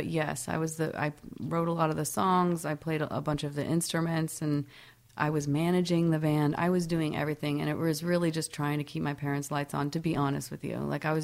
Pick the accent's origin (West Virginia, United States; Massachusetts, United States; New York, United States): New York, United States; born there; also born or lived in Florida / Alabama; No, I was born in New York. A month later, we moved to Florida, and then... A year later, we moved to Alabama